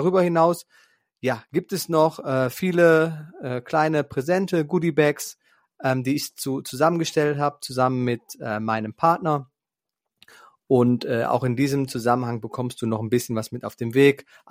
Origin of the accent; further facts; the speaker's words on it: Eifel, Germany; die Eifel hier, wo ich herkomme, die ist wunderschön.